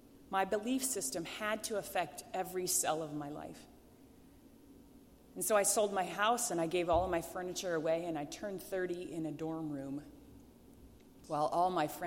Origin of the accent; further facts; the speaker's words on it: Fort Wayne, Indiana, United States; And I was from Fort Wayne, Indiana, and wasn't impressed by the pomp at all.